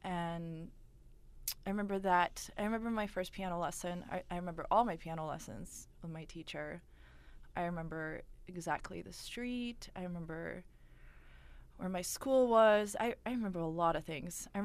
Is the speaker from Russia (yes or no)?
yes; Russia; now in United States; I was born in Russia. I was raised in a Russian family with Russian traditions. I read a lot of Russian literature growing up, even when I moved to America.